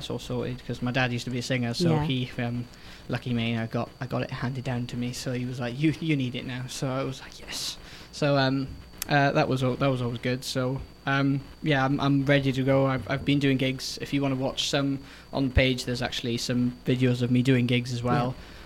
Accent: Wales, United Kingdom; It's because I'm Welsh, so it's an odd spelling.

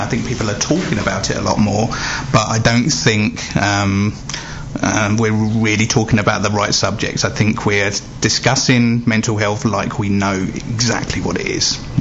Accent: London, United Kingdom; now in Essex, United Kingdom; I'm originally from London, so support groups in London, there's loads of them.

